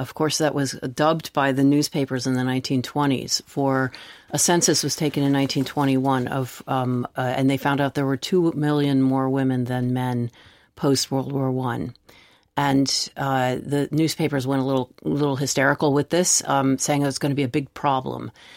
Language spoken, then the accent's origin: English; Washington, District of Columbia, United States; the one where I grew up in Washington, D.C., trying all the doors to see if I could get up into the locked bits